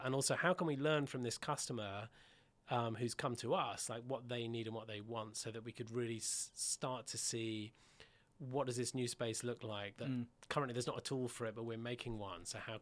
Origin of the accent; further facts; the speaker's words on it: Yorkshire and the Humber, United Kingdom; I grew up in Yorkshire, so I've always sort of had a natural tightness.